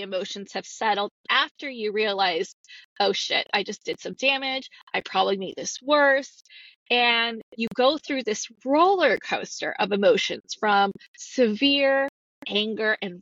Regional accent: California, United States; I have been born and raised in the Bay Area in California.

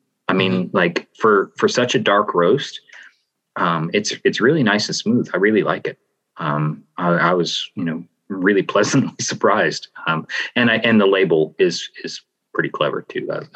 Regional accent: Canada; Me as a Canadian have trouble pronouncing things.

